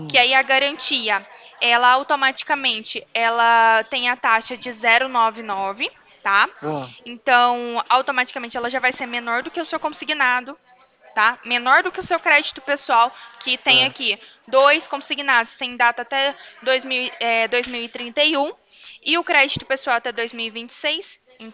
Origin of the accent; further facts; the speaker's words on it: Franca, São Paulo, Brazil; Aqui em Franca, eu sou de Franca.